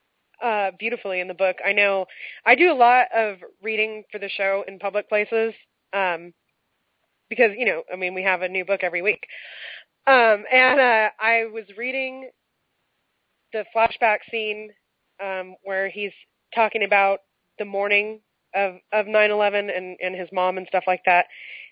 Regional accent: California, United States; it was a huge event in my life, and I grew up in California.

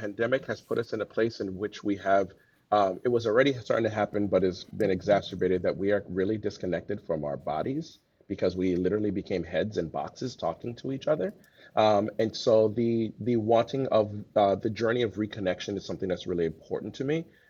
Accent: Miami, Florida, United States; also born or lived in New York; I'm originally from Miami. And then I lived in New York for a year

